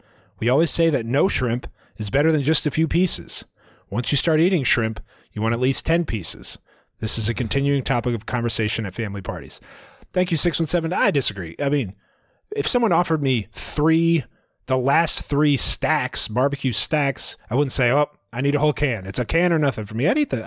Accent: Maryland, United States; Remember, I'm from Maryland, and shrimp is a big deal here.

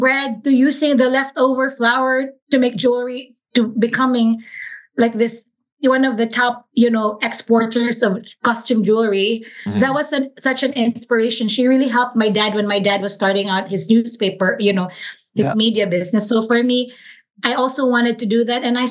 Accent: Cebu City, Central Visayas, Philippines; Okay, so I'm Provinciana at heart. Like, I really just was born and raised in Cebu City.

